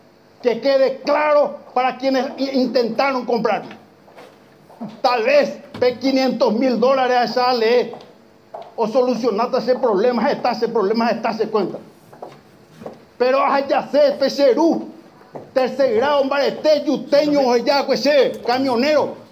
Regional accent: Caaguazú, Paraguay; primero soy paraguayo, después soy colorado y también soy caguaseño.

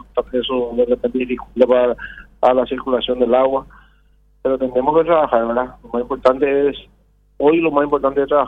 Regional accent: Villavicencio, Meta, Colombia; born there; Yo nací en Villavicencio y nunca he visto una tormenta de esta envergadura.

